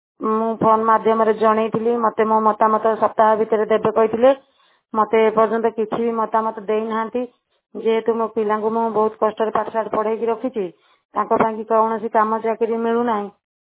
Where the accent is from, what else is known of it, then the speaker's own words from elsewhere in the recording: Bhubaneswar, Odisha, India; ମୋ ଘର ହେଉଛି ସାଲିଆ ସାହି, ଭୁବନେଶ୍ୱର ସାଲିଆ ସାହି ଆଦିବାସୀ ଗାଁ।